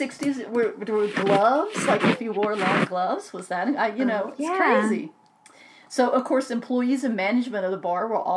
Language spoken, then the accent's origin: English; Atlanta, Georgia, United States; I thought was funny in Atlanta, growing up in Atlanta, I was lucky enough to march in a lot of the gay pride marches there.